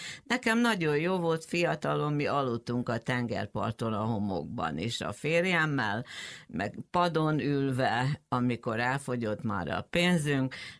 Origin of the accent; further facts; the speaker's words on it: Szombathely, Vas, Hungary; éves lehettem, amikor átmásztam már a kerítésen, és mentem felfedezni Szombathely. Az volt a világ, a szülővárosom.